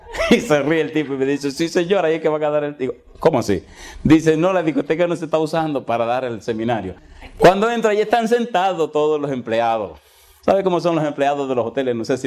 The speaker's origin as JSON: {"language": "Spanish", "country": "Dominican Republic", "said": "Hace algunos años llegamos a una ciudad a trabajar que se llama Puerto Plata. Es una ciudad turística en mi país."}